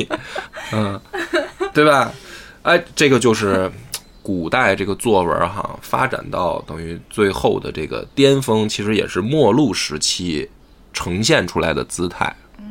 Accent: China; 但是对于国人来说，我们中国人来说，我们自己的语文嘛

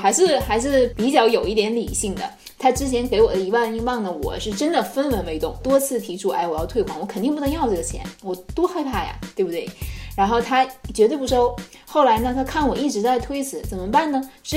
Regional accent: northern China, China; 因为我是中国的北方人，他也会为我去吃一些北方的东西

